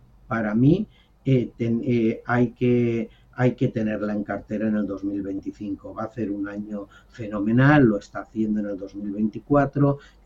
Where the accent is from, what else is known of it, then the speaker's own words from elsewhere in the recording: Valencian Community, Spain; y como valenciano quisiera que bueno, por recordar